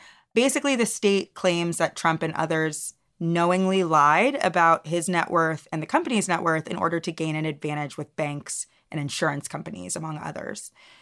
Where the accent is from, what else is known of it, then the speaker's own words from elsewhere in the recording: the South, United States; The minute I heard the name LaFonza Butler, I knew this was, we're both Black from the South.